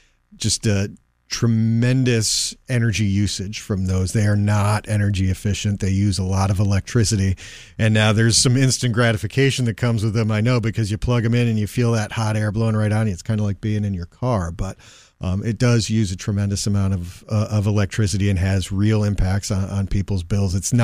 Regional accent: Chicago, Illinois, United States; Oh, I'm from Chicago. There's no ketchup on hot dogs.

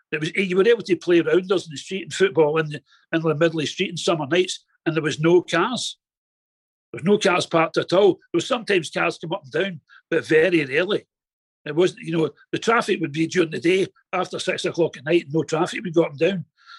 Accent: Glasgow, Scotland, United Kingdom; born or raised there

